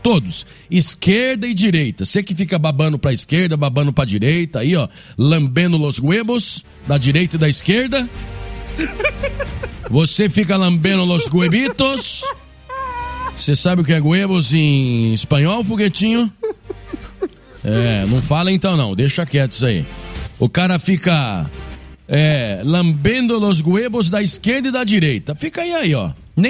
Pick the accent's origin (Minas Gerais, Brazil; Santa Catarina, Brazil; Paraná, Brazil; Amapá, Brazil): Paraná, Brazil; Londrina; tem até na Zona Norte da minha terra, lá no Cincão.